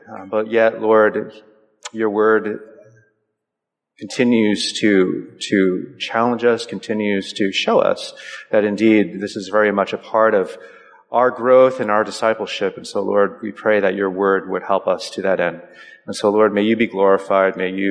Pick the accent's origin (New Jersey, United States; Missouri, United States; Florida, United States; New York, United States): New Jersey, United States; I grew up in New Jersey, and it's not particularly, at least in the area that I grew up, it wasn't particularly diverse.